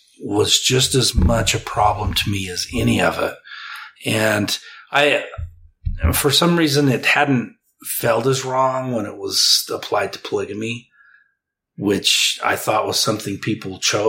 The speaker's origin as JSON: {"language": "English", "region": "Utah", "country": "United States", "tie": "born or raised there", "said": "And growing up in Southern Utah with the FLDS presence there, it completely made sense in that context."}